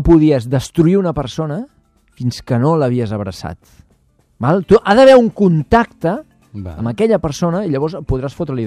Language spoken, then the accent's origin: Catalan; Catalonia, Spain